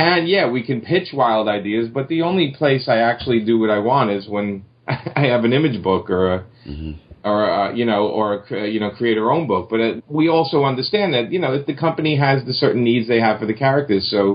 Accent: New York, United States; because I'm a New Yorker and New York is a very diverse place.

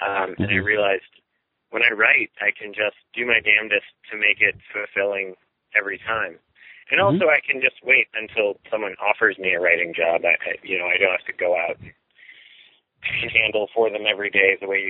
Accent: Midwest, United States; I'm from the Midwest. It's very difficult for me to deal with the idea of being nominated for anything.

